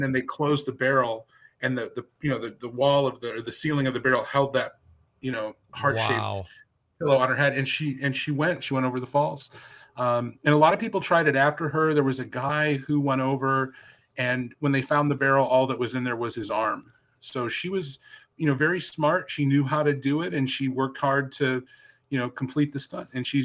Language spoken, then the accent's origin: English; Frankfort, New York, United States; I grew up in near Utica, New York, in a little town called Frankfort, if anyone is familiar.